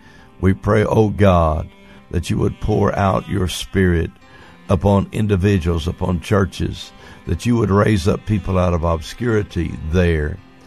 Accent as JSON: {"language": "English", "town": "Comanche", "region": "Oklahoma", "country": "United States", "tie": "born or raised there", "said": "leading a gathering in Comanche, Oklahoma. You say, well, I've never heard of Comanche. Comanche's my hometown and Dr. Larry Martin's hometown."}